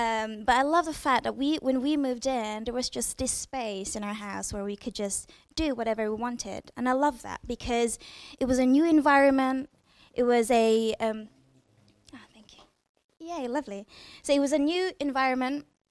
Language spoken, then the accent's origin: English; London, United Kingdom; also born or lived in Kent; So growing up in London, we had to live in Kent for like 6 months and then move back to London.